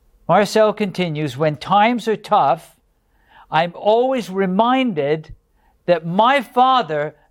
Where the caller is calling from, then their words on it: South Africa; I'm from South Africa, and I watch it on my free-to-air decoder.